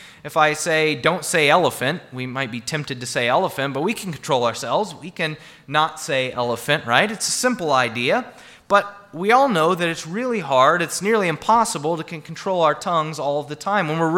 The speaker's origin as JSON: {"language": "English", "region": "Midwest", "country": "United States", "said": "I'm from the Midwest, so I'm not around big boats often."}